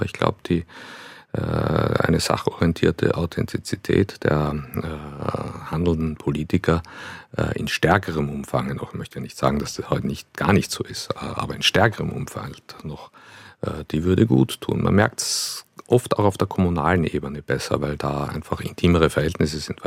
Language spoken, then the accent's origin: German; Austria; Naja, so das bisschen das Heimweh als Österreicher, das plagt einem schon ständig